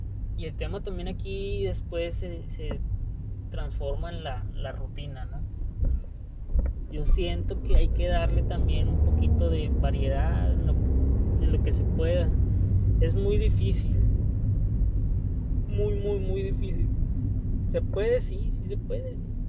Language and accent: Spanish; Monterrey, Nuevo León, Mexico; hablo así como que soy de Monterrey y así hablamos aquí.